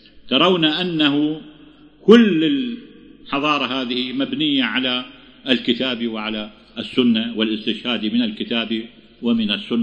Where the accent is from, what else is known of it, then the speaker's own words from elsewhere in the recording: Iraq; now in Egypt; كنا نراهم في بلادنا في العراق وفي بلاد الشام.